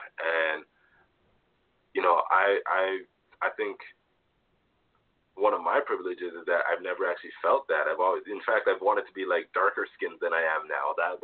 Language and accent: English; Toronto, Ontario, Canada; I grew up in Toronto in the 90s, and in the 90s it was not very diverse.